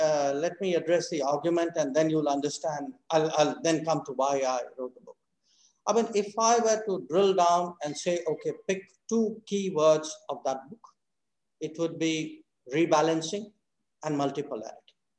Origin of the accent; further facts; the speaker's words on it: Australia; I can say this to you as an Australian